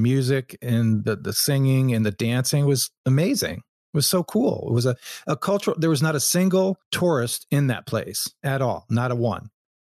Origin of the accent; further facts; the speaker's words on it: Seattle, Washington, United States; yeah, we're from Seattle, from the US, but we have been traveling for the last X number of months, years